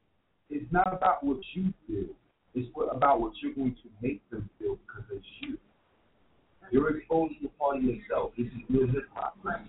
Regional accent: Harlem, New York, United States; I'm 36 years old. I love this shit. I like to go around and have fun. I'm from Harlem.

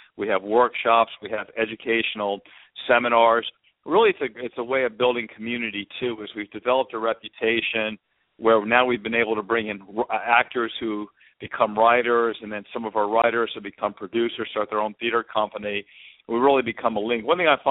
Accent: Northeast, United States; now in Atlanta, United States; I'm from the New York, New England area. I live in Atlanta now.

